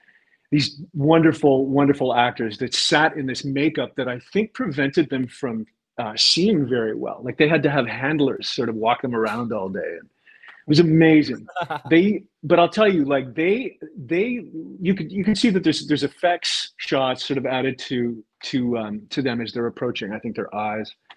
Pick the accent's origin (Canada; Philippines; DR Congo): Canada; Ontario; now in Brooklyn, United States; Born and raised, I'm Canadian originally, so I'm from Southern Ontario, Canada. But now, and I think, Tony, I mean, you're going to be able to legitimize this for me. I've been in Brooklyn now for